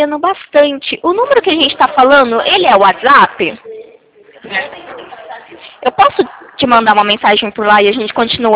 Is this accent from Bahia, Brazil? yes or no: no; Valinhos, São Paulo, Brazil; Eu sou do interior de São Paulo, em Valinhos.